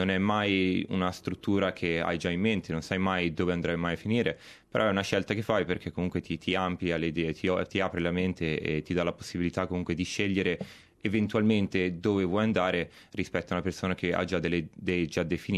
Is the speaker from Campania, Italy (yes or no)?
no; Cusano Milanino, Lombardy, Italy; now in Australia; Vengo da Milano, Cusano Milanino in particolare. Ho 28 anni